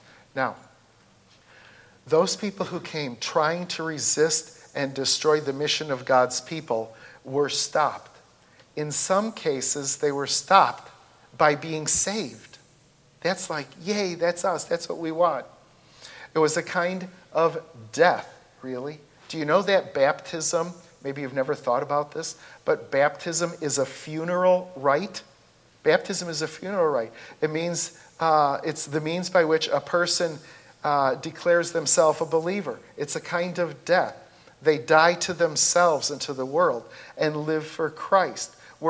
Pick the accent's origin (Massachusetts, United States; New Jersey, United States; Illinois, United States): Illinois, United States; Chicago; And when I grew up in Chicago, a lot of my friends in the neighborhood were going to confirmation in the Roman Catholic Church.